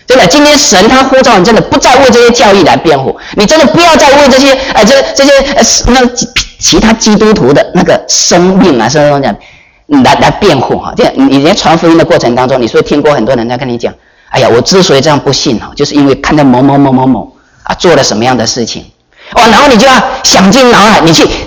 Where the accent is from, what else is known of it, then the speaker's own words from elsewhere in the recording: China; 我们中国人，我们真的要勇敢的起来